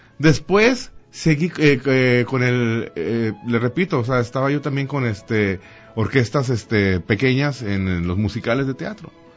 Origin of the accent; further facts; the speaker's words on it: Mexico City, Mexico; also born or lived in El Grullo; es mi pueblo, yo nací en el Grullo. Pero sin embargo, mi vida estaba en Ciudad de México, 21 años, toda mi vida.